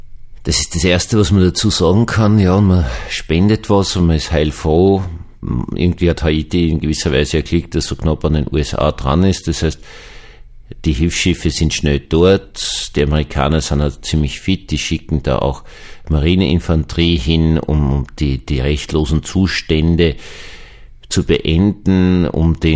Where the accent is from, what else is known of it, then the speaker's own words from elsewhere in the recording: Austria; Ich glaube, bei uns in Österreich wäre dieses Erdbeben nicht so besonders arg.